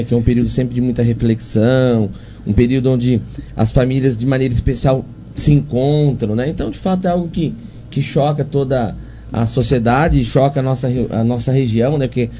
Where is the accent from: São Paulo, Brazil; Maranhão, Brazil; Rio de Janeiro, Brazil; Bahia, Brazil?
São Paulo, Brazil; Aparecida; eu que cresci em Aparecida, que a gente colocava as cadeiras para fora de casa e ficava sentado conversando